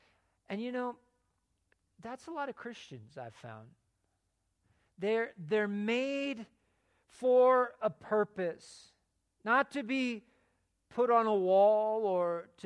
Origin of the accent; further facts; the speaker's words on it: West Coast, United States; now in Colorado, United States; It's been 26 years now since we moved to Colorado from the West Coast. And I grew up near the ocean and surfing.